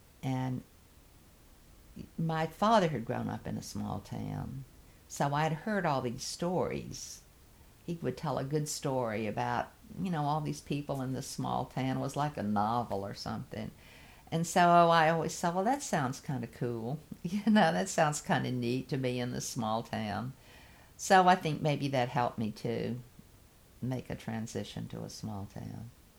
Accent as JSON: {"language": "English", "region": "North Carolina", "country": "United States", "tie": "born or raised there", "moved": "as an adult", "said": "I grew up in North Carolina. I was a Democrat. I was a Democrat in D.C. When I came to Delaware, I registered as an independent."}